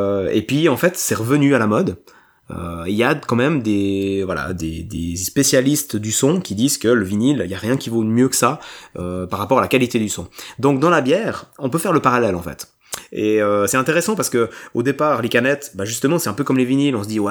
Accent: Switzerland; parce qu'on est suisse.

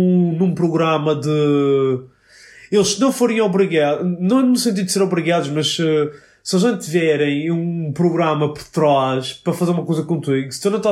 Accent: Portugal; moved away as an adult; Sim, vim de Portugal, sim, sou enfermeiro, sim, não sei o quê. Sim, Portugal.

